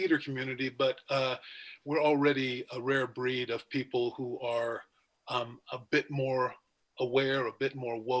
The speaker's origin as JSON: {"language": "English", "region": "Texas", "country": "United States", "tie": "born or raised there", "said": "I grew up in Texas, and Texas was, I think, the first state in 1980 to adopt Juneteenth as a state holiday."}